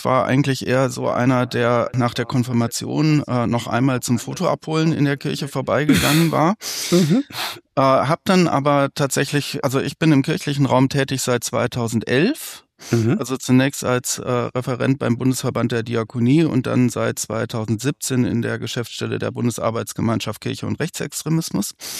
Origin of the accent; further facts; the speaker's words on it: Düsseldorf, North Rhine-Westphalia, Germany; Ich bin in Westdeutschland, in Düsseldorf aufgewachsen